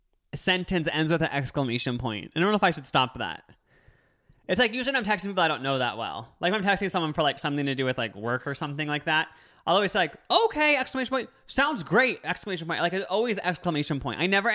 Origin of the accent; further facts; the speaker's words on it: Sevierville, Tennessee, United States; I was born and raised in … hometown. And she went to high school with my grandma.